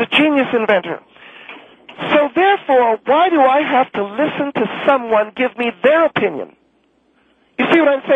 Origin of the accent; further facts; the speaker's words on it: United States; I'm American, pure and simple.